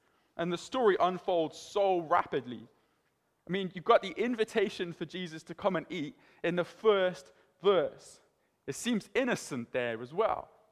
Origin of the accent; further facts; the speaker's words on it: Cardiff, Wales, United Kingdom; Now growing up in Fairwater, like, I understood this. I understood the power of word spreading easily.